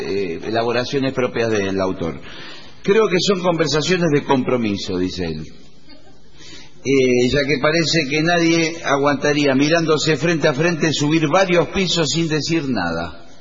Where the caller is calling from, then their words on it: La Plata, Buenos Aires Province, Argentina; de La Plata.